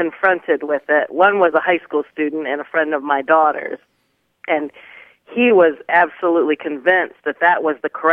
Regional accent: Michigan, United States; moved away as an adult; now in Danville, United States; Well, I was raised in Michigan and came to Kentucky when I was 18 and have lived here ever since for 30-some years.

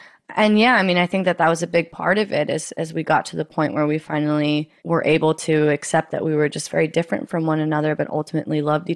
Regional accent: United States; and as an American, I felt entitled to it

